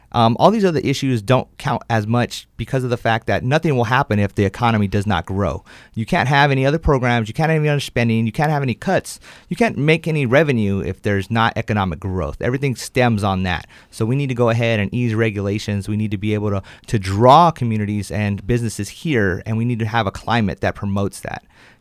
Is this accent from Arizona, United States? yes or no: yes; Phoenix, Arizona, United States; also born or lived in Los Angeles, California; Well, originally I was born in Los Angeles, California. And then when I was a child, my mother decided to move on to more freedom-loving Phoenix, Arizona. And I was raised there in Phoenix, Arizona, until I joined the Marine Corps in 1996